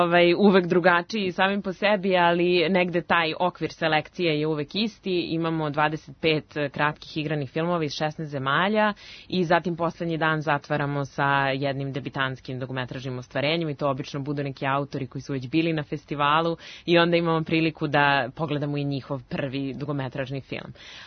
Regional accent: Belgrade, Serbia; ja sam iz Beograda

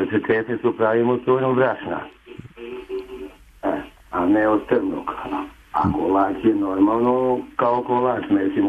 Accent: Lapovo, Šumadija, Serbia; Ne, mi smo iz sela Lapova, ne kupujemo, imamo šumu svoju

